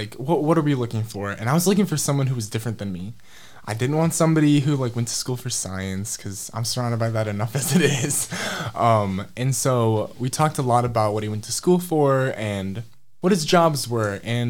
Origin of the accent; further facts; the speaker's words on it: Walker, Michigan, United States; But I grew up in Grand Rapids, or Walker more specifically, so I'm pretty local.